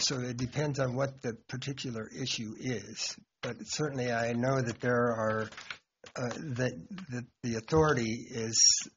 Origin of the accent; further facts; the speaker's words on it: New Mexico, United States; I was raised in New Mexico, where we had water deficits, and we always had to worry about, well, where are we going to get our water?